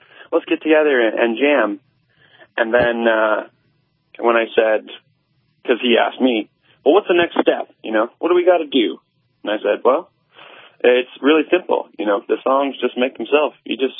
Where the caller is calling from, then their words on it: London, Ontario, Canada; I'm here from London, Ontario, Canada here.